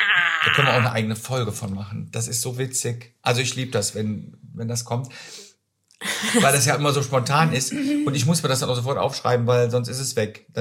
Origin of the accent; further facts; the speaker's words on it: Cologne, North Rhine-Westphalia, Germany; born there; bin ja gebürtiger Kölner, aber meine Eltern kommen aus Norddeutschland und aus Polen.